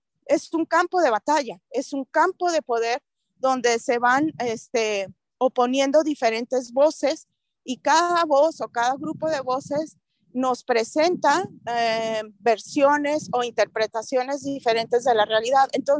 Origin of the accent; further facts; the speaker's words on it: Ciudad Juárez, Chihuahua, Mexico; yo soy del norte de México, de Ciudad Juárez, yo crecí oyendo